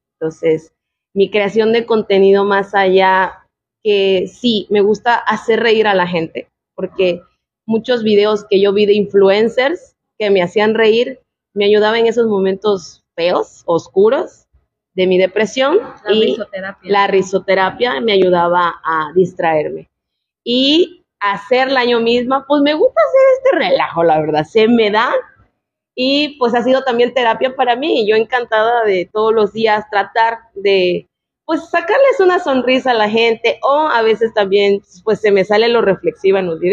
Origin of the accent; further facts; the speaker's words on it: Tabasco, Mexico; born there; now in Mérida, Mexico; En mi estado de residencia, yo soy tabasqueña de nacimiento, no existe biología marina